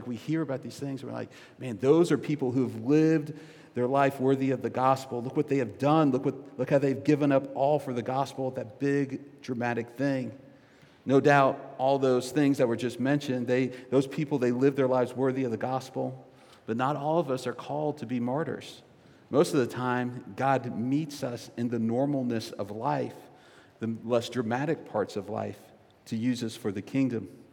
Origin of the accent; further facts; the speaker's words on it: North Carolina, United States; Now, I'm from the East Coast, and I come from North Carolina, and I think that North Carolina is the most beautiful state in the nation.